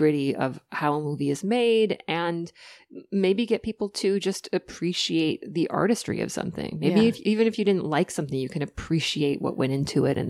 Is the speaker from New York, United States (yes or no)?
no; Michigan, United States; Most places in like Michigan where I'm from, like they don't quite know how to grow specifically for a season